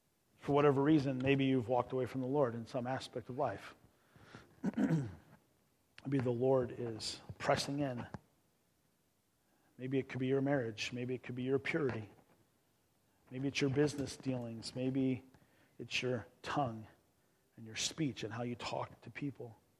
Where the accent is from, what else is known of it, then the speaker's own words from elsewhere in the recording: Midwest, United States; I grew up in the Midwest, and I always thought it was hot here with the humidity. And then when we moved to Kansas for 6 years